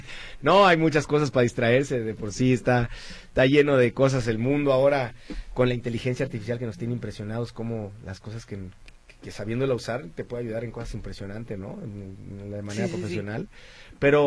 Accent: Guadalajara, Jalisco, Mexico; En mi tierra, en mi perla también.

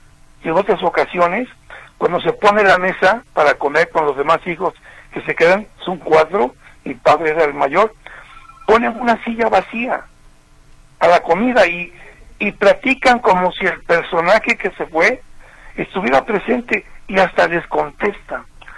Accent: Córdoba, Veracruz, Mexico; born there; yo nací en Córdoba, Veracruz.

